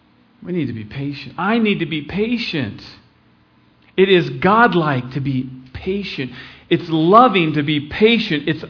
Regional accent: Midwest, United States; I'm from the Midwest. Go ahead and raise the right other. It's okay. Thank you. Proud Midwesterner over here.

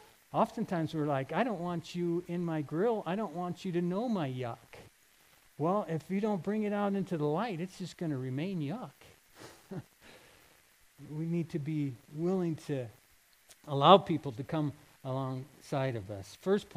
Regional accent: Iowa, United States; I've been caught in snowstorms or even tornadoes when I was younger, growing up in Iowa.

